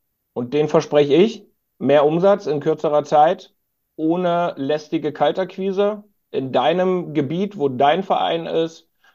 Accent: Düsseldorf, North Rhine-Westphalia, Germany; now in Münster, Germany; ich bin ja mittlerweile in Klein-Hamburg zu Hause, also in Münster, und freue mich auf meine alte Heimat Düsseldorf.

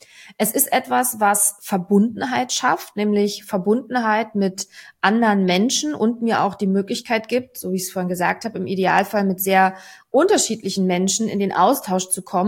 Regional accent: Berlin, Germany; now in Hamburg, Germany

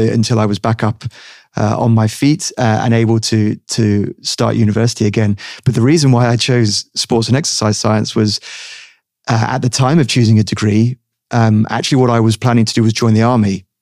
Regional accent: United Kingdom; interestingly, being British and having the National Health Service, the NHS, there is not a lot of choice.

